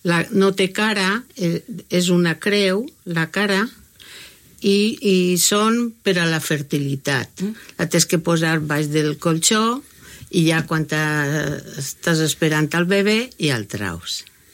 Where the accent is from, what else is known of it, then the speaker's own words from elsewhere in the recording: Calp, Valencian Community, Spain; now in Benissa, Spain; encara que sóc de Calp, ara visc a Benissa, m'ha fet benissera